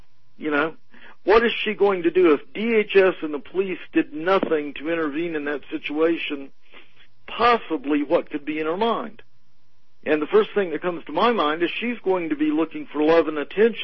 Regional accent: the South, United States; I grew up in the South, and...

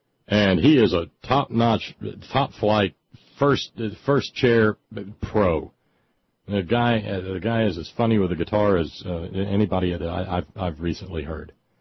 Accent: Alabama, United States; Mississippi's just to the west of my home state of Alabama. And my home state of Alabama is, of course, the home of one Attorney General Troy King.

